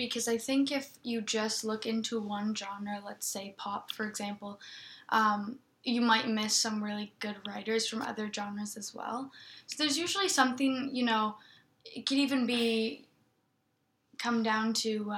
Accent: Ottawa, Ontario, Canada; It's always great, especially just in Ottawa because, you know, it is my hometown and it's a very supportive community as well.

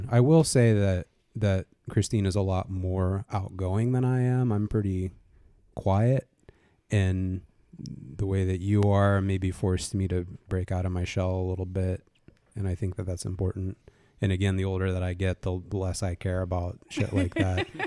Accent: Youngstown, Ohio, United States; growing up near Youngstown, the nearest one was in Pittsburgh.

